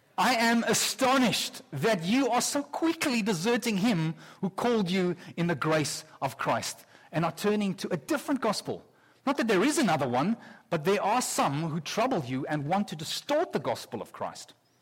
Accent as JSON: {"language": "English", "country": "South Africa", "moved": "yes", "lives_now": "Canada", "said": "I'm a South African, and I tell you, for the first year here in Canada"}